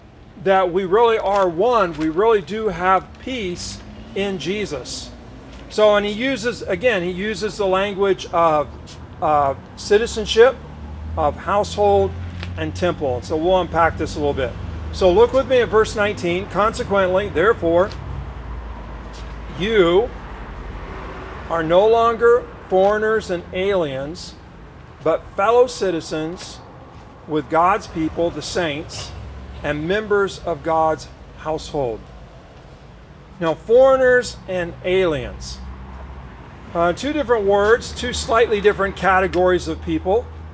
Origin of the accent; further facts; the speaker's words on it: California, United States; everybody's looking at me like, where are you from? I'm from Southern California.